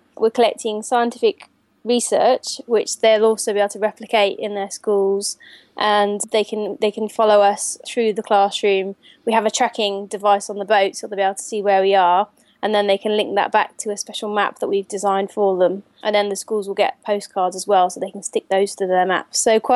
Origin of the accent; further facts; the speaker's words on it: Henley-on-Thames, South East England, United Kingdom; Well, at the moment, we're working with a local school in my hometown, Henley-on-Thames